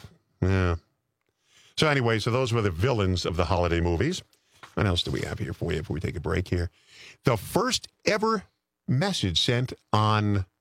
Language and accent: English; Massapequa, New York, United States; she's from Massapequa in the film. It's mentioned a few times. You see it on TV occasionally. Enough with my hometown.